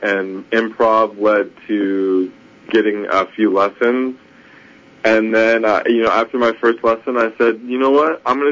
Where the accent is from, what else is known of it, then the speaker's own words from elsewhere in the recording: Buffalo, New York, United States; I'm from Buffalo, Sally. I'm originally from New York.